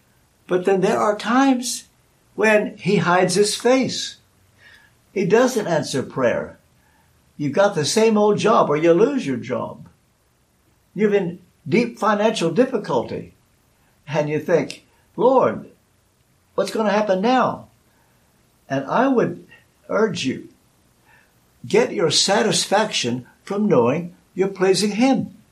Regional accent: Kentucky, United States; In my home state of Kentucky, in the last couple days, there have been over 75 people killed overnight through a tornado.

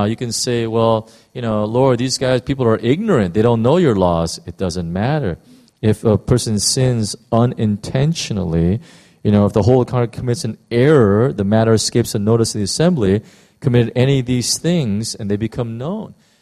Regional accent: United States; Now, as an American, you know, I am just horrified.

